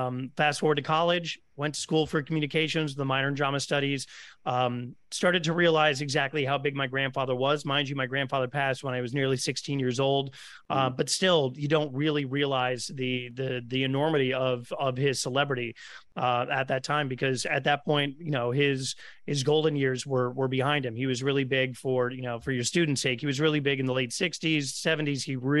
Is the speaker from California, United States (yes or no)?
no; Stamford, Connecticut, United States; And so I became a commuter student growing up in Stamford, Connecticut.